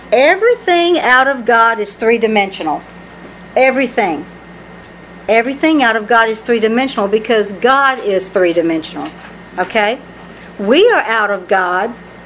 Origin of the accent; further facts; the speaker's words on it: Southern United States, United States; accent: southern; And I spell it because of my southern accent.